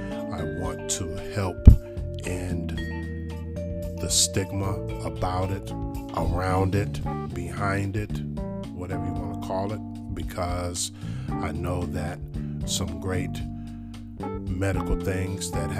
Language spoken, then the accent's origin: English; Michigan, United States; especially here in my home state of Michigan